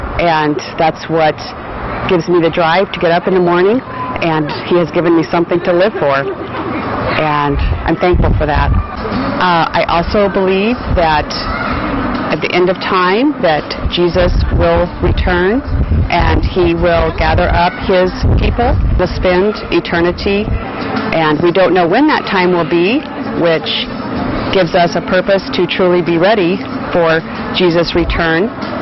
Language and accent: English; Phoenix, Arizona, United States; from Phoenix, Arizona.